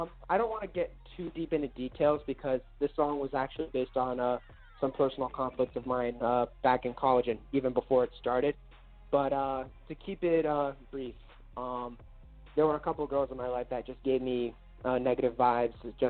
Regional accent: Suffern, New York, United States; I come from Suffern, New York, actually.

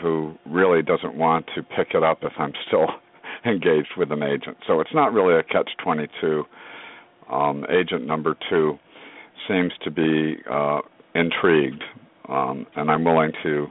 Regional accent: Schenectady, New York, United States; born there; I was born on January 28th, 1955, at 10:28 a.m. in Schenectady, New York.

